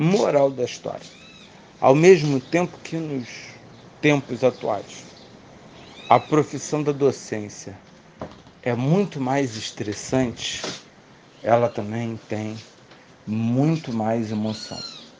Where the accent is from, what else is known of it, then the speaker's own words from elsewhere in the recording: Nova Friburgo, Rio de Janeiro, Brazil; Eu que vim do interior, né, de Nova Friburgo, e era tudo muito grande, muito novo, muito bonito.